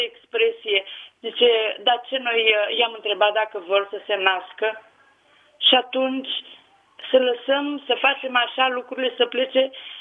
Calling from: Tulcea, Tulcea County, Romania; de la Tulcea

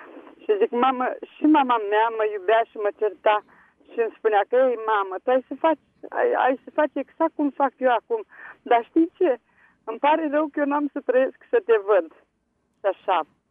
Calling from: Tulcea, Tulcea County, Romania; din Tulcea, acum câțiva ani.

